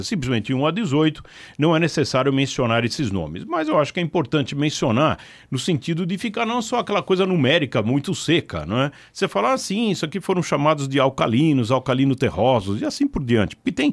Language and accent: Portuguese; Rio Grande do Sul, Brazil; bom, como gaúcho, né?